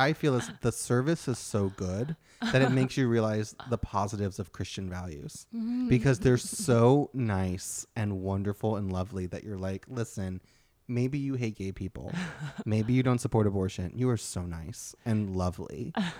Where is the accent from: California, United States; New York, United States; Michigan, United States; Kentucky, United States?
Kentucky, United States; we grew up in a town with like basically no Asian people.